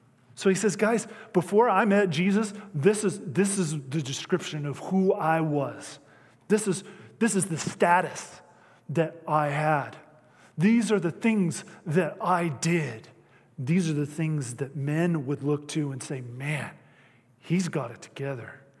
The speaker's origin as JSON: {"language": "English", "town": "Pocatello", "region": "Idaho", "country": "United States", "said": "I come from Pocatello in Idaho, and it's a largely or predominantly LDS community."}